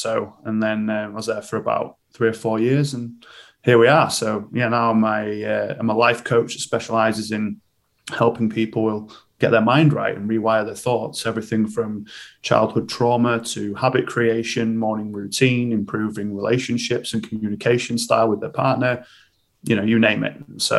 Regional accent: Harrogate, Yorkshire and the Humber, United Kingdom; born there; now in Leeds, United Kingdom; I'm from Leeds. Well, I live in Leeds now, but I was born in a little town called Harrogate, which is a beautiful little place.

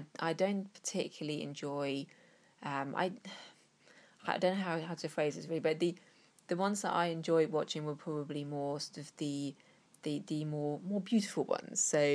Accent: East Germany, Germany; where we were allowed to travel when I was a child growing up in East Germany

